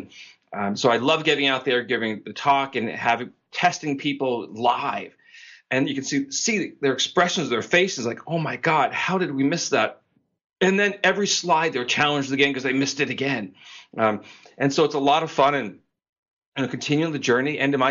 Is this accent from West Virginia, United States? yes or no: no; New York, United States; You know, I grew up in the New York area, and I had a lot of Jewish friends